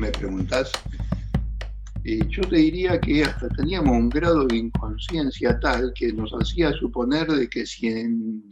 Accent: Bernal, Buenos Aires Province, Argentina; Yo me crié y vivo en Bernal, un típico barrio de clase media

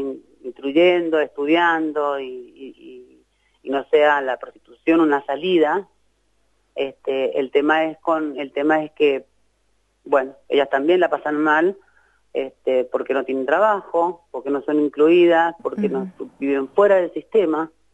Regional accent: Argentina; nos corresponde como argentinas

